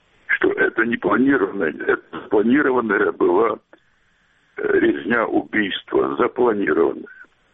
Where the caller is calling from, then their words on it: Kyiv, Ukraine; Добрый вечер, Киев.